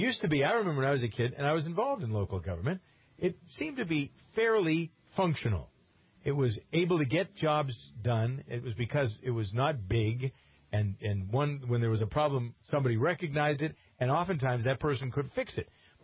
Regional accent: Framingham, Massachusetts, United States; the Daily Blog that is in Framingham, my hometown.

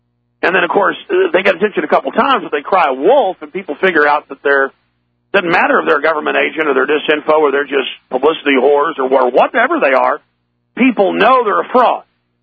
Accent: Dallas, Texas, United States; And, you know, I grew up in Dallas in an upper middle class neighborhood

